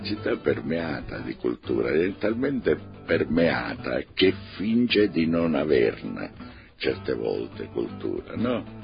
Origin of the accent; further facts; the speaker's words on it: Sicily, Italy; E il senso del ritorno a casa che provai era pari come se fosse andata al mio paese in Sicilia